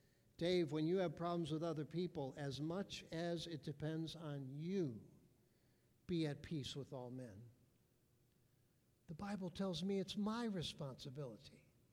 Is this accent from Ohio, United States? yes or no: yes; Cleveland, Ohio, United States; I've lived in the country now since 89. I grew up in Cleveland, big city, but I love living in the country.